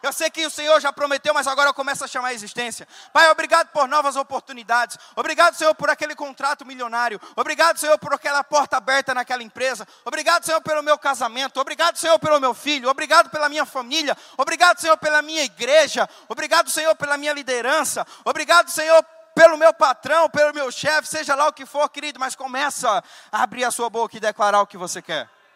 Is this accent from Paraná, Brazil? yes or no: yes; Paraná, Brazil; eu vim lá do Paraná